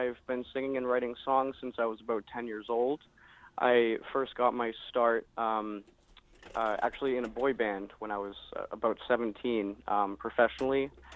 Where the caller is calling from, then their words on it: Boston, Massachusetts, United States; I'm actually based out of Boston.